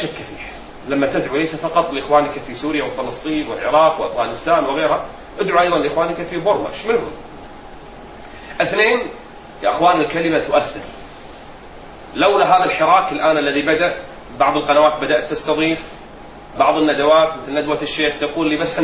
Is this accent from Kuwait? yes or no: yes; Kuwait; ومنهم أئمة عندنا في الكويت